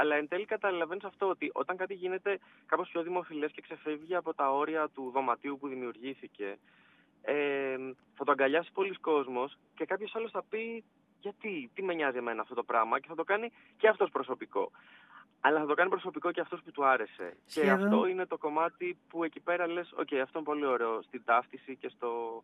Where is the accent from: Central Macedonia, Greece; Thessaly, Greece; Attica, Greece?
Attica, Greece; Athens; το Λυκαβητό τον έβλεπα κάθε μέρα εκεί που μεγάλωσα, γιατί μεγάλωσα σχετικά κοντά